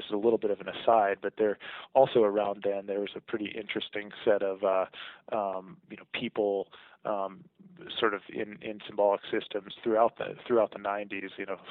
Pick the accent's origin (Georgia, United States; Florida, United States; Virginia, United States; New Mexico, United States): Virginia, United States; also born or lived in Germany; I was born in Germany, but have no real memory of that because it was my first two years, and then we spent a good deal of time in the Washington D.C. Area in the Virginia suburbs while my dad was at the Pentagon.